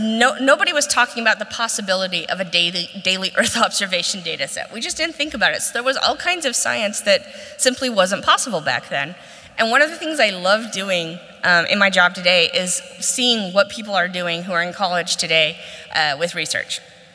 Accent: Texas, United States; I'm from Texas in the United States

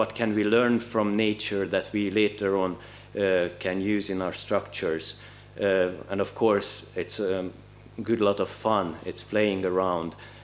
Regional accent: Hungary; English is a second language; moved away; I'm coming from Hungary

